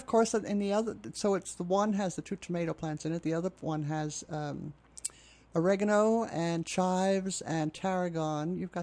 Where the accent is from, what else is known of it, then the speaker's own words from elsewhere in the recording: New York City, New York, United States; My mother was born in Brooklyn. I grew up in Queens.